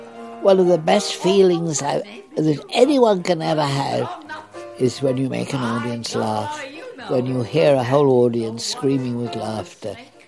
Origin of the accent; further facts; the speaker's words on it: Leeds, Yorkshire and the Humber, United Kingdom; I lived in Leeds with my mother. I'm a Yorkshire girl, and my parents.